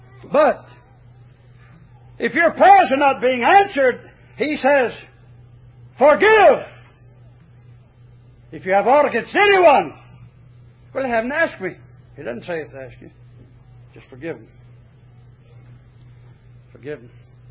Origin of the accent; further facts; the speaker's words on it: Chattanooga, Tennessee, United States; Where are you from? I said, Chattanooga.